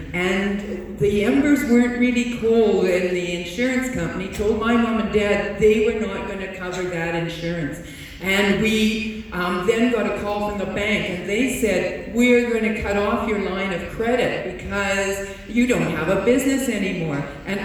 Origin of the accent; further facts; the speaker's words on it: Salmon Arm, British Columbia, Canada; So I grew up in Salmon Arm. In fact, I live in the same house that I grew up in, right by the hospital.